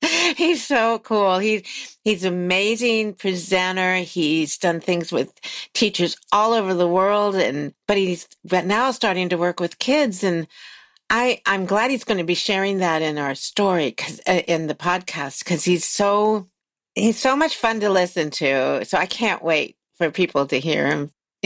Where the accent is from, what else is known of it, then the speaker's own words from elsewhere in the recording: East Coast, United States; Do you know that I grew up on the East Coast